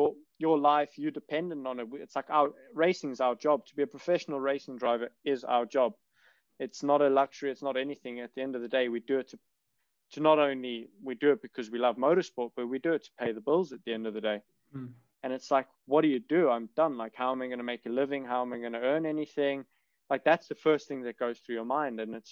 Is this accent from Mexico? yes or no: no; South Africa; maybe that's the cool thing about being South African and being a bit laid back.